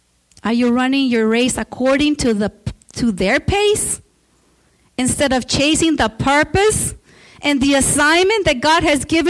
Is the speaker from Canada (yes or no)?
no; Mexico; you all know I'm from Mexico.